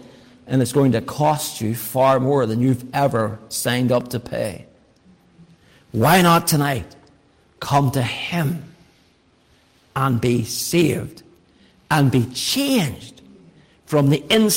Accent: Northern Ireland, United Kingdom; growing up in Northern Ireland, growing up in what we call the Troubles

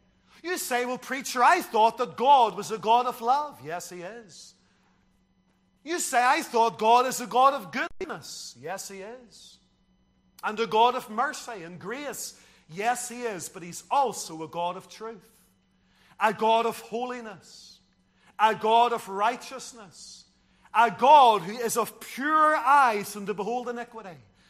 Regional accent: Lisburn, Northern Ireland, United Kingdom; I grew up in Lisburn, and on Railway Street, as a youngster, there was a Faith Mission bookshop.

